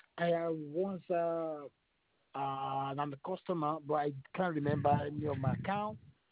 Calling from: Canada; I'm calling from Canada, but while I signed up with you, I was in the U.S. Now I live in Canada

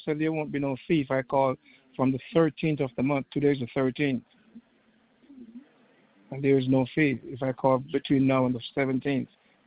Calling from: East Hartford, Connecticut, United States; I'm calling from Connecticut, and I want to cancel.

